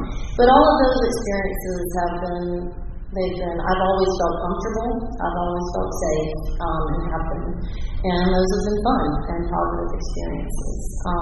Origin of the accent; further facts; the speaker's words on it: Stokesdale, North Carolina, United States; So I'm from Stokesdale, North Carolina, which is just north of Winston-Salem. I grew up in a gun-owning and hunting family.